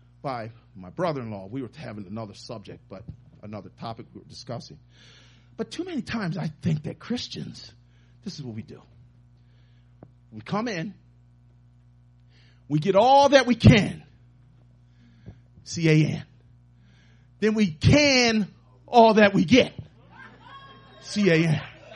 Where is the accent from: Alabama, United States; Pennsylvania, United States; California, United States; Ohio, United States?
Pennsylvania, United States; I got news for you. I do. And I'm from Pennsylvania.